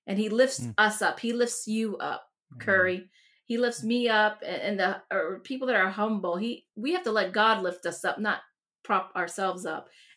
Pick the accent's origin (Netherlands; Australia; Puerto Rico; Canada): Puerto Rico; Ceiba; first language Spanish; English is a second language; I was born in 1978 in Ceiba, Puerto Rico, Spanish first, grew up poor